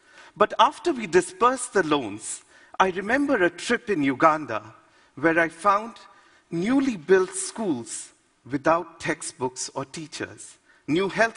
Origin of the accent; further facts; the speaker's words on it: Bihar, India; I grew up in Bihar, India's poorest state.